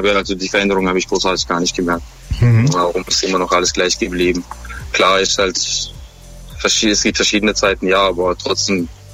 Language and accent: German; Kazakhstan; ich komme zum Beispiel aus Kasachstan und ich habe das mal mitbekommen, wo ich klein war.